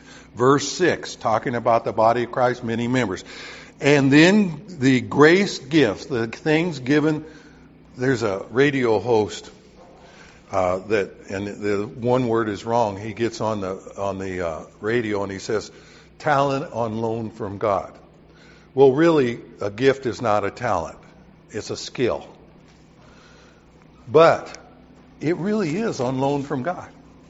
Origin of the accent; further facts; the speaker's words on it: Southern US, United States; now I can say this because I grew up in the South.